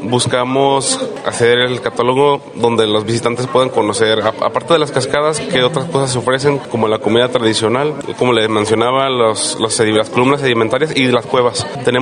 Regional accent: Mexico; soy pues mexicano

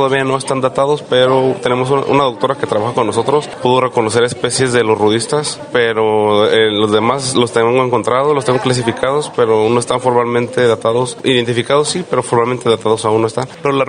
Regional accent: Mexico; soy pues mexicano

